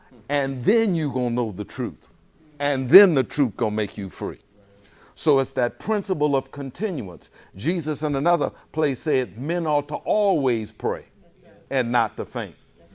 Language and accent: English; New Orleans, Louisiana, United States; If you from Atlanta, don't get upset with me. I'm from New Orleans.